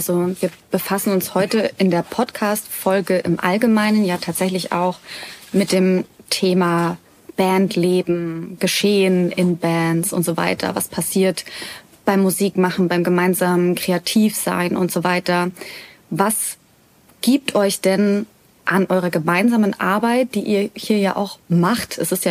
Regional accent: Rosenheim, Bavaria, Germany; Ich habe gesagt, wir sind aus Rosenheim

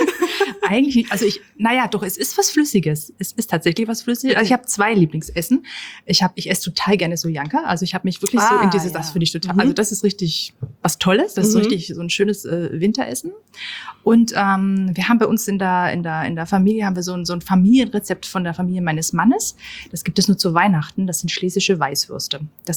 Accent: Upper Austria, Austria; da, wo ich herkomme, also aus der Nähe von Linz, da spricht man ja fast so ein bisschen wie die Leute aus Bayern.

